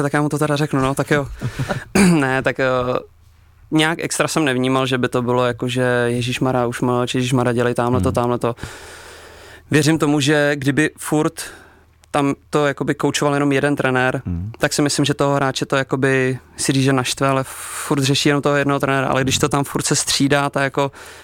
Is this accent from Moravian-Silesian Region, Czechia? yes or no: no; Prague, Czechia; já jsem vyrůstal na Vinohradech, takže kousek tady odsaď.